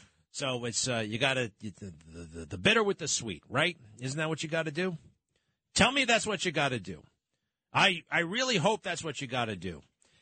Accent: New York, United States; This is how I come off. I'm a New Yorker.

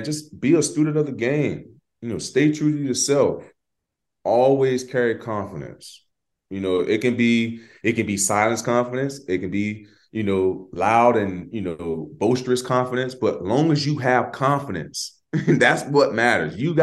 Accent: Florida, United States; and we're from Florida, we got a lot of similarities.

